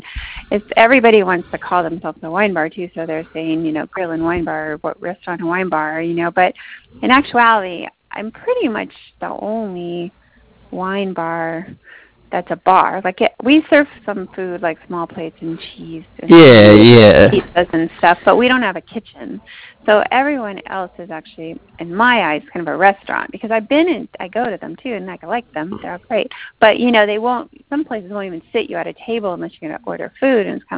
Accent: San Diego, California, United States; But I'm from, I was born and raised like there. So Mission Hills and Point Loma.

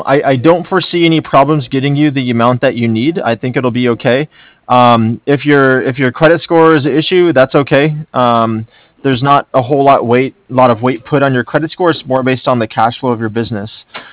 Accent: San Diego, California, United States; Yeah, I'm also from San Diego. I was born and raised here.

